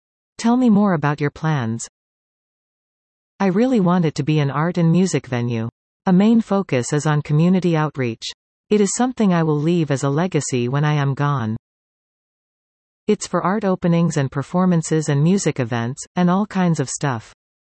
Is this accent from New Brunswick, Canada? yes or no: no; Niagara Falls, Ontario, Canada; I grew up mostly in Niagara Falls, Ontario. We lived in this little old farmhouse that was surrounded by subdivisions.